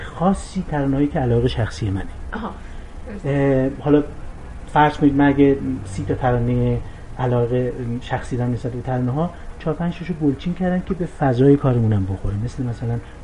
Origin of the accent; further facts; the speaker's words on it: Iran; من ایرانیم، ایرانو دوست دارم، فرهنگ ایرانو دوست دارم، همه اقوام رو دوست دارم